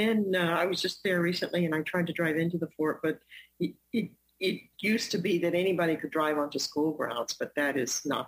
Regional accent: Rio Grande City, Texas, United States; that was a kind of an advantageous thing about being a girl growing up in Rio Grande City with a father who had very strict rules for me

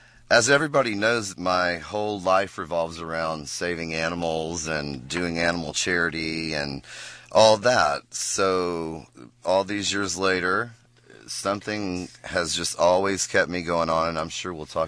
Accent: Texas, United States; I'm a Texan all the way.

